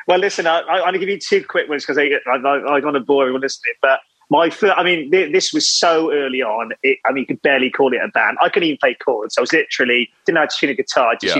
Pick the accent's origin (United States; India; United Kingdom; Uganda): United Kingdom; Wales; growing up in Wales